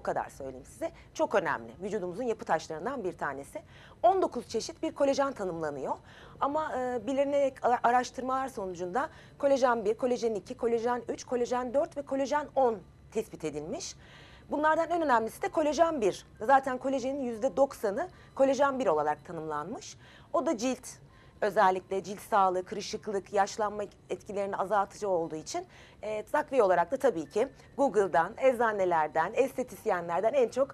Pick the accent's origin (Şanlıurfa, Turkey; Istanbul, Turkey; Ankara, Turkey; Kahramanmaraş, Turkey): Kahramanmaraş, Turkey; born there; Kahramanmaraş doğumluyum ben.